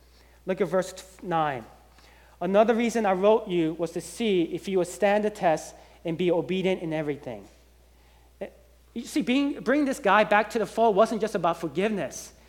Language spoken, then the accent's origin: English; Georgia, United States; You know, I grew up in Georgia, and you know, I don't know if you know, but John Wesley actually went to Georgia.